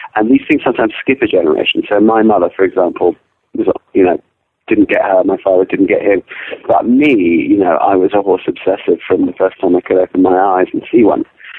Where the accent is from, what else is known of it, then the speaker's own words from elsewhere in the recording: London, United Kingdom; born there; also born or lived in Africa; But I was born in London, and we would shuffle back and forth a little bit between Africa and England.